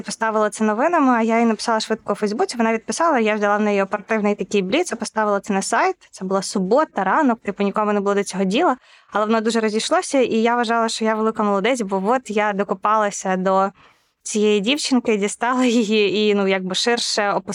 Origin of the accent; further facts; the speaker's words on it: Sumy, Sumy Oblast, Ukraine; Це точно було в Сумах, звідки я родом.